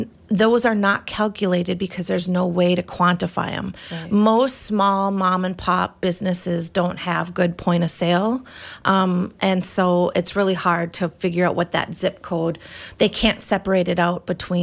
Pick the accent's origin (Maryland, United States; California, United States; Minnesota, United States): Minnesota, United States; Bemidji; And I'm from Bemidji, so you know, I still have lots of family that lives there and I love visiting there.